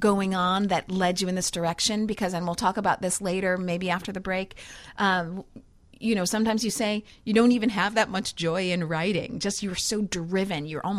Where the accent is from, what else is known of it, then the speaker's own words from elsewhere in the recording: Chicago, Illinois, United States; I work there and I also work in Chicago, of course, my hometown. I will never leave it.